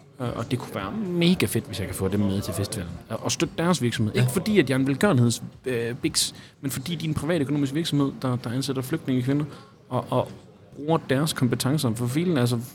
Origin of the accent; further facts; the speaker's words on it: Grenaa, Central Denmark Region, Denmark; also born or lived in Aarhus; now in Kolding, Denmark; Simon er fra Herning, jeg er fra Grenaa, men vi har levet hele vores ungdomsliv i Aarhus. Vi studerede i Aarhus og været unge og voksne i Aarhus. Nu bor jeg jo i Kolding